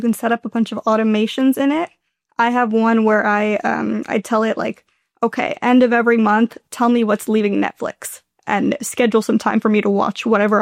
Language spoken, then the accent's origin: English; San Diego, California, United States; Second, I'm from San Diego, California.